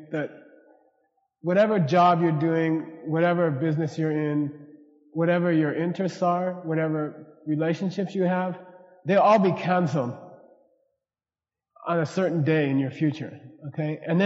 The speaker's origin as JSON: {"language": "English", "country": "United States", "said": "And I'm speaking as an American who tried to do it for years."}